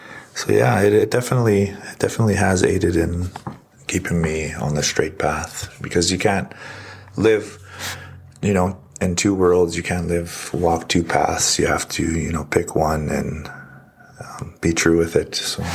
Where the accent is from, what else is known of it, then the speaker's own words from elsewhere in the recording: Saddle Lake, Alberta, Canada; now in Edmonton, Canada; I just introduced myself in my Cree language. … I come from Saddle Lake, Alberta. I currently live in Edmonton, Alberta.